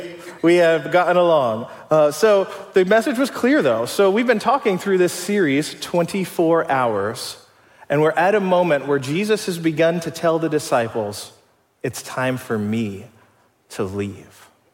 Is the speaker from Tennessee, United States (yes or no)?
no; Bellbrook, Ohio, United States; I grew up in Bellbrook, Ohio, nearby. It was an even smaller town when I was a kid in the 90s watching Space Jam.